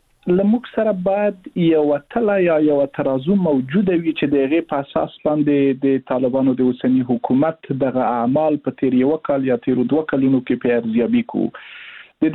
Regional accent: Afghanistan; زه د یو افغان په توګه کوم چې ښه د افغانستان راتلونکی زه دوه کال وروسته څنګه وینم، پنځه کال وروسته څنګه وینم

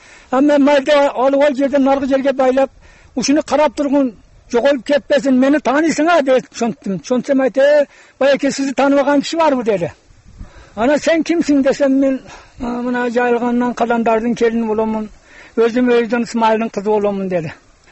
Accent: Kara-Suu, Osh Region, Kyrgyzstan; also born or lived in Fergana; Өзүм ушул мына ушул Саргенже айылында жайлоодо туулганмын. Карасуу деген жерде туулупмун 41 жылы. Фронт жылдары туулуп, ушул жерде чоңоюп, 11 жашымдан кийин атам өлүп, Ферганада чоңойдум.

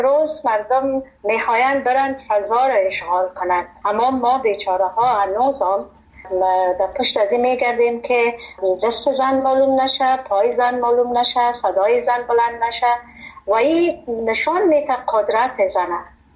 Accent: Afghanistan; moved away; چون من بسیار از افغانستان سابقا برآمدین هیچ چیزی از مملکت به یادم نیست

